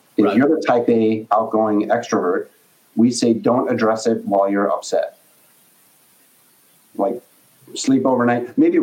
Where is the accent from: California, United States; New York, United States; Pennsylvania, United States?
New York, United States; Brooklyn; but I'm born and raised in Brooklyn.